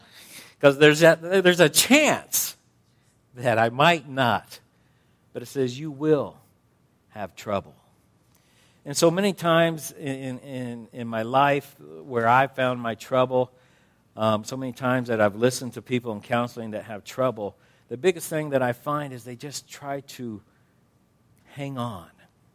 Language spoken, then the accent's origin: English; Phoenix, Arizona, United States; I'm from Phoenix, land of the hot.